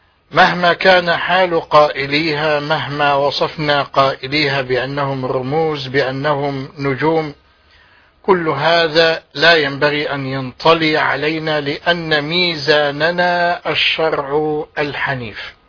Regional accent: Egypt; في بلدنا مصر

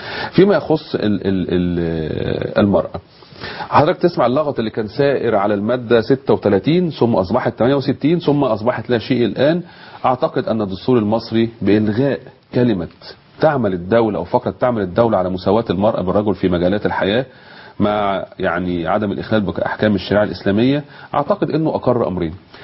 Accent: Egypt; للاسف نحن كمصريين نحترف جلد الذات

